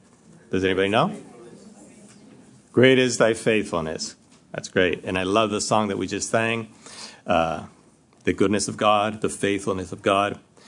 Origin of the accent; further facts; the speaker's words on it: Argentina; first language Spanish; English is a second language; Okay, I'm from Argentina. So my first language is Spanish.